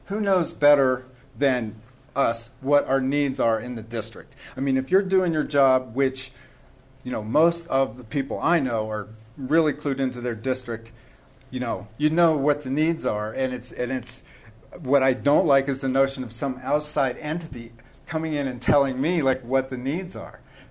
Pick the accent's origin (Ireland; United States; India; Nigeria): Ireland; And so at that point, it was like, I'm Irish. I'm sorry.